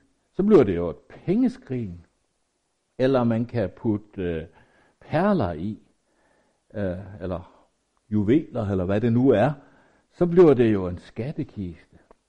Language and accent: Danish; Jutland, Denmark; det, jeg bedst kan som jyde at nøjes med